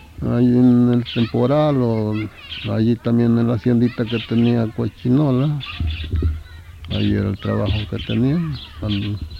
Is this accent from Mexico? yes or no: yes; Tlaquiltenango, Morelos, Mexico; Yo me crié aquí en Tlaquiltenango, nada más. Cuando me llevaron, no, me bautizaron en Tlaquiltenango.